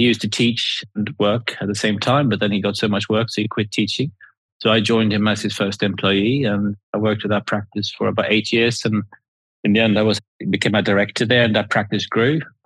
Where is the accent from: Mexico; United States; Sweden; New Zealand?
Sweden; Obviously, I grew up in Sweden.